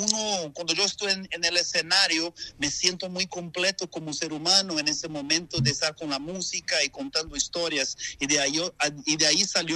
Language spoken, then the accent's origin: Spanish; Bahia, Brazil; es porque nací y crecí en Brasil.